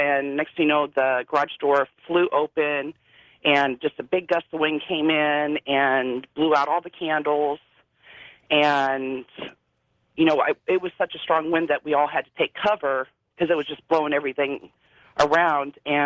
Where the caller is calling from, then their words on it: Nebraska, United States; from Nebraska.